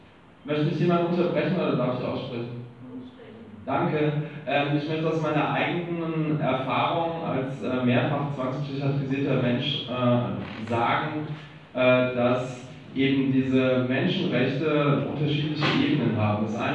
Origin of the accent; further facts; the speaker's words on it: Berlin, Germany; da ich aus Berlin komme und mich da seit 15 Jahren in der politischen Szene bewege